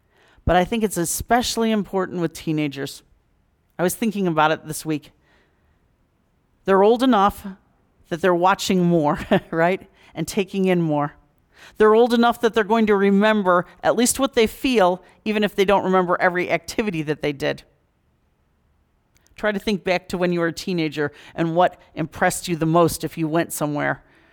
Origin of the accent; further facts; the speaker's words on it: New England, United States; Am I a warmer person, hopefully, now than I was growing up in the New England culture where you don't hug very much?